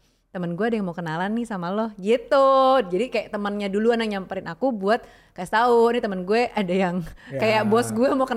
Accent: Bekasi, West Java, Indonesia; Aku dari Bekasi, ini dari Jakbar, ketemunya di Jakpus

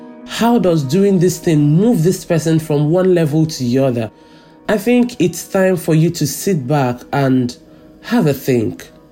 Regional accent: Nigeria; now in London, United Kingdom; I'm Nigerian

